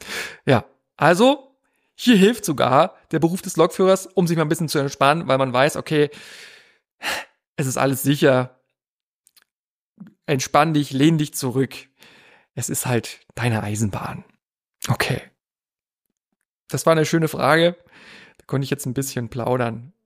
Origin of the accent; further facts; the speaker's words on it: East Germany, Germany; ich komme aus dem Osten.